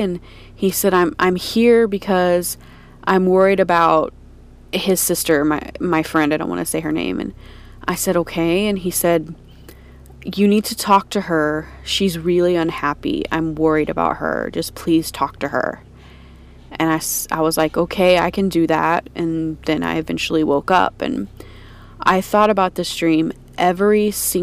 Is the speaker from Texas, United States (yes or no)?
yes; Houston, Texas, United States; I'm from the Houston area, and I have a story to tell you today.